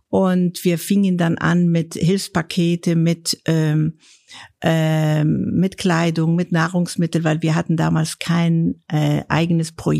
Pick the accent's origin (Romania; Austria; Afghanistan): Afghanistan; Kunduz; German is a second language; moved away as an adult; also born or lived in Kabul; now in Germany; ich bin, wie gesagt, in Kunduz aufgewachsen bis zu meinem 20. Lebensjahr. Das letzte Jahr in Kabul, da war ich an der Universität, habe Germanistik studiert und danach habe ich meinen Mann kennengelernt an der Universität und wir sind dann nach Deutschland gekommen.